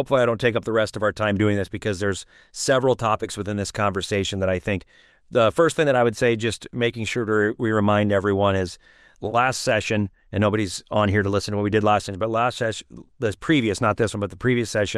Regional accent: Iowa, United States; They want to grow up, I think, the way I grew up here in Iowa in the 80s and the 90s

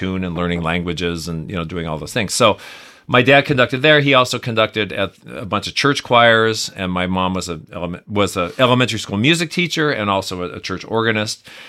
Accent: Phoenix, Arizona, United States; I get a job actually back in my hometown in Phoenix, Arizona

